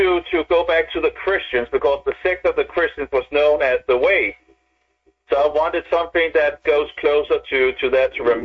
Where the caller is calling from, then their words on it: Denmark; English is a second language; from Denmark.